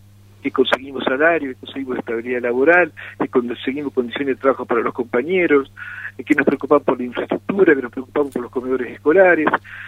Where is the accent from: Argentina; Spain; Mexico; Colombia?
Argentina; Colón, Entre Ríos; now in Paraná, Argentina; La ruta 18, que la transito permanentemente entre Colón y Paraná, porque soy de Colón y por supuesto estoy en Paraná permanentemente